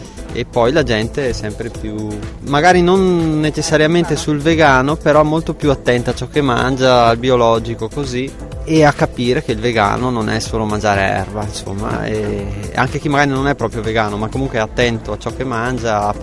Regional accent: Verona, Veneto, Italy; io sono nato e vissuto a Verona, abito ancora là e opero soprattutto a Verona. La mia scelta è orientata sulle cose calabresi perché mia madre è calabrese e ho molti parenti là e scendo sempre.

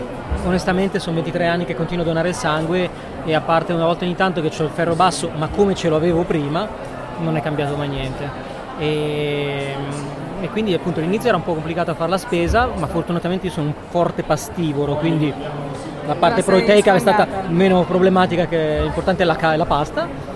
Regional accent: Monza, Lombardy, Italy; Io sono di Monza.

